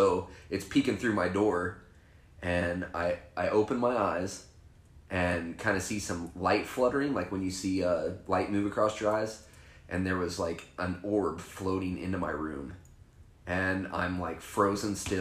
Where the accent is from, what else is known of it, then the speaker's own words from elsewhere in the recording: Missouri, United States; I don't. I'm from Missouri.